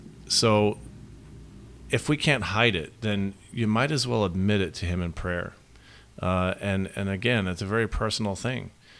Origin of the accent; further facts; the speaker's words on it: Australia; I grew up in Australia in the Christadelphian Ecclesias over there